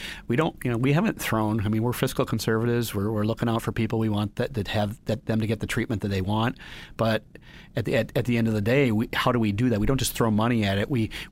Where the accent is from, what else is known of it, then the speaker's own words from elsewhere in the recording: Wisconsin, United States; created the Hope Centers, which are throughout Wisconsin in rural and underserved areas. There's one in my hometown.